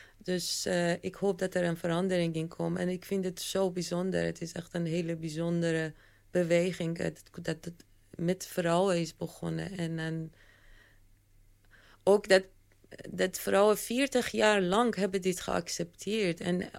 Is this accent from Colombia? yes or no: no; Iran; het is nu heel duidelijk dat ik uit Iran kom.